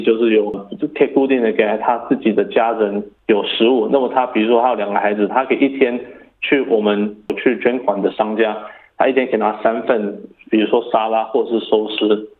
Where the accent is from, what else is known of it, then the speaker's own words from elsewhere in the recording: Taiwan; 我是台湾人。